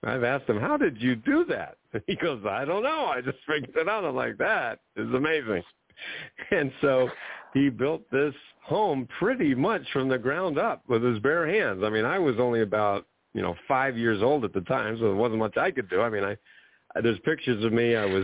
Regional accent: New Jersey, United States; born there; My father, I was born in New Jersey, and my dad had a job working in New York at a bank

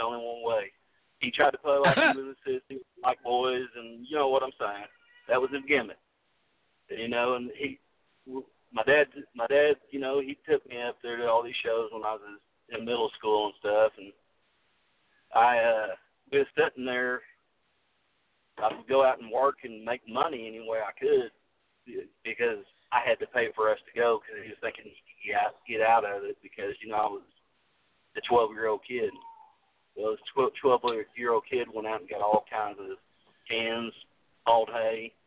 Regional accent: Stroud, Oklahoma, United States; I'm from Stroud, Oklahoma, most of my life, but we was living there

